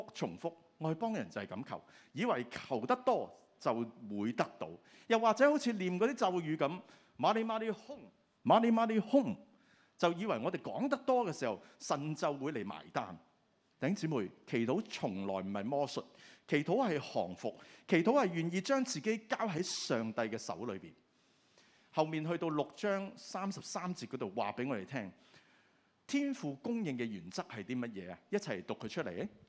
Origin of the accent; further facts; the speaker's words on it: Hong Kong; 我們作為香港人，食盡珍馐百味